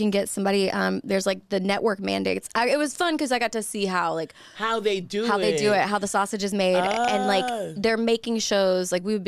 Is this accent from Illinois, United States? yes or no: no; Orange, Texas, United States; I'm from a small town in Texas. Shout out to Orange.